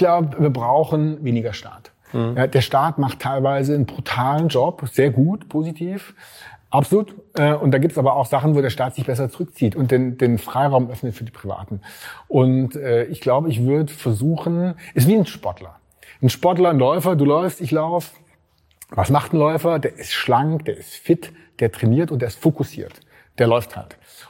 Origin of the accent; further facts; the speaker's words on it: Ludwigsburg, Baden-Württemberg, Germany; Und ich komme ja hier eben aus Ludwigsburg, Speckgürtel von Stuttgart.